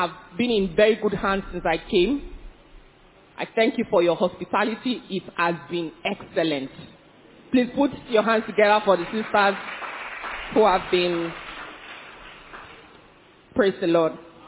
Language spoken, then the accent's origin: English; Kano, Nigeria; moved away; I came from Kano. I didn't come from Lagos. So, but it's been a long time I left home.